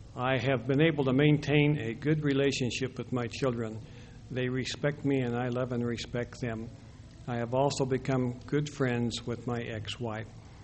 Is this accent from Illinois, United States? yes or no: no; Sugar City, Idaho, United States; I was raised in Sugar City, Idaho, to parents that were lived about as close to Christ as any people that I can think of.